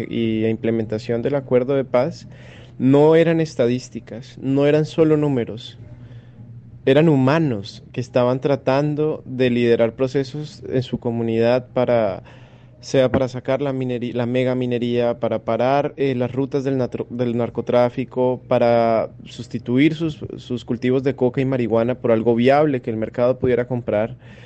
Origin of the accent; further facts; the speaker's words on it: Colombia; yo como colombiano no había caído en cuenta de eso, los medios en Colombia no habían caído en cuenta de eso